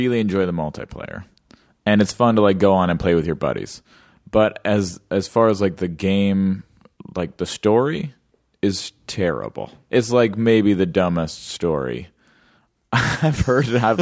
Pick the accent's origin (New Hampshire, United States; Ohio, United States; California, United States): California, United States; Los Angeles; I grew up in LA.